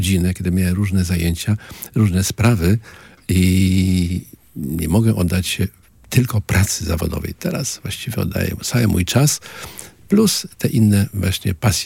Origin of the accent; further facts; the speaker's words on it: Gdynia, Pomeranian Voivodeship, Poland; also born or lived in Sopot; Z urodzenia jestem gdynianinem. Od 14 roku życia w Sopocie i jestem sopocianinem.